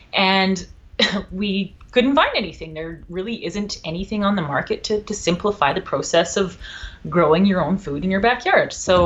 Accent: Alberta, Canada; Actually, I grew up in Alberta, and my mom always had a vegetable garden when I was a kid.

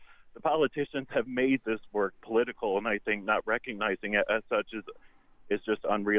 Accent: Indiana, United States; in my home state of Indiana, where we had the largest HIV outbreak since the 1980s.

